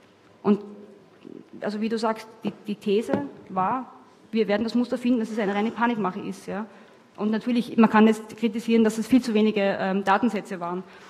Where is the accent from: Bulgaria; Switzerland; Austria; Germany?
Austria; also ich komme aus Österreich und habe mit dem Dialekt wirklich große Probleme.